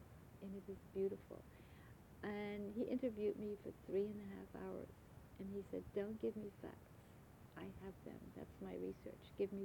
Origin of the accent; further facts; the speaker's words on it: Germany; moved away; they knew by my parents' appearance for sure that I came from Germany. And I told them I was